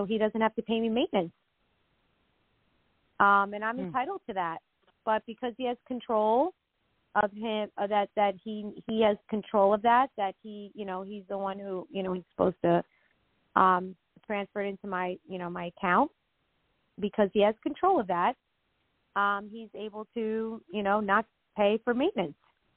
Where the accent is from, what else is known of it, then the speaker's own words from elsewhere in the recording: Rockland, New York, United States; It did. I grew up in Rockland.